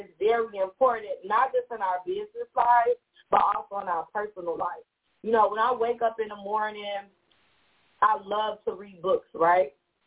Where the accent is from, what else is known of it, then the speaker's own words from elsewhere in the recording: Chicago, Illinois, United States; we're from the Midwest, like I am. I'm a Chicago girl.